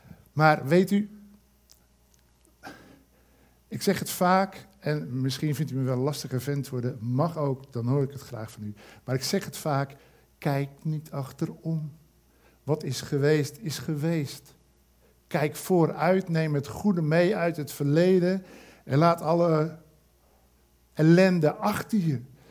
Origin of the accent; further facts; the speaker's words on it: Amsterdam, North Holland, Netherlands; Ik ben een voetballiefhebber uit Amsterdam.